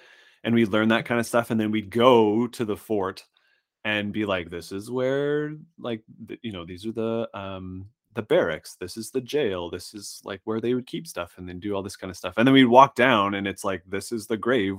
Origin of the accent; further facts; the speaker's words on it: Saskatchewan, Canada; I grew up in what's essentially a 9 months out of the year, it's winter town surrounded by Indigenous reservations in Saskatchewan, Canada.